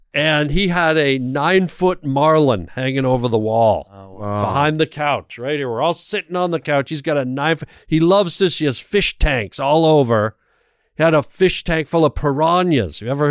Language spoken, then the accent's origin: English; Canada; I speak a little French because I'm French Canadian